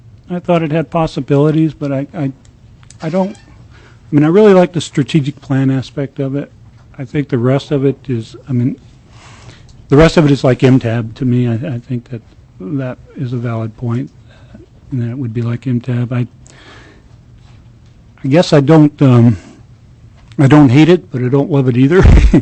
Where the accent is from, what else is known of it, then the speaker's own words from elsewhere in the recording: Anchorage, Alaska, United States; Okay, I'm sorry, and I grew up in Anchorage, so I shouldn't have known that.